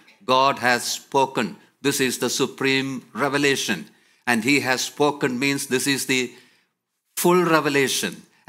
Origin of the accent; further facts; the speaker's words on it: Mumbai, Maharashtra, India; when I say that I'm from India, from Mumbai